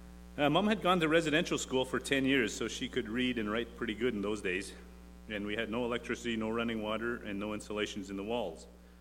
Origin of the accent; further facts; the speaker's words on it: Alberta, Canada; I'm a Métis from the Canadian North.